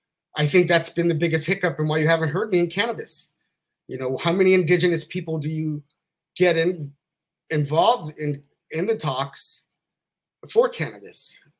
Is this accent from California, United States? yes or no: yes; California, United States; I'm from California in the hills, where it all come from.